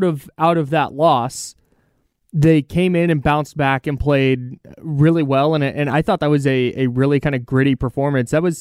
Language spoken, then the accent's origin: English; California, United States; If you don't know me, I'm from the Bay Area, grew up a Warriors fan.